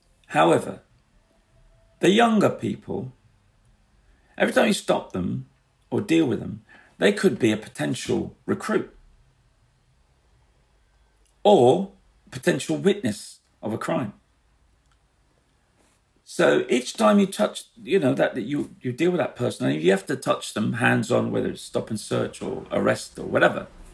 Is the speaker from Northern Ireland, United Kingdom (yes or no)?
no; London, United Kingdom; and I grew up in the East End